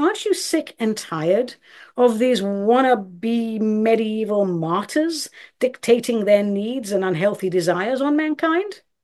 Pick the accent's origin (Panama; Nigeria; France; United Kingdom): United Kingdom; England; now in United States; I'm from England, but I'm American now. My vowels are all over the place.